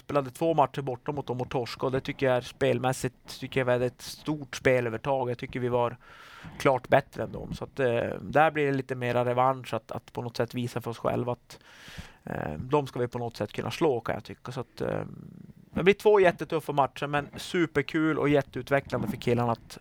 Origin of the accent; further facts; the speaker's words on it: Rosvik, Norrbotten County, Sweden; Men jag var uppvuxen i Rosvik. Och jag bor sista huset för ishallen i Korsnäs där.